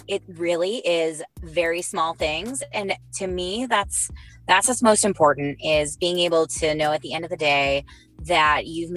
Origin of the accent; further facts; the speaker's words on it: Chicago, Illinois, United States; And, I'm from Chicago, so I'm definitely consider myself a meat and dairy kind of gal.